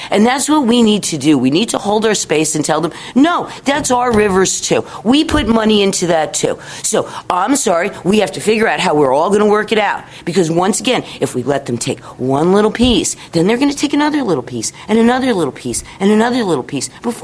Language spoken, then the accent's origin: English; East Coast, United States; We're from the East Coast. We've played these games before.